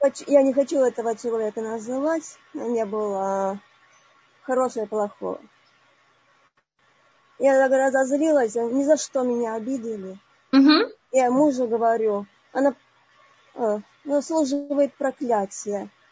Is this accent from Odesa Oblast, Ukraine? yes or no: yes; Odesa, Odesa Oblast, Ukraine; Я сама из Одессы.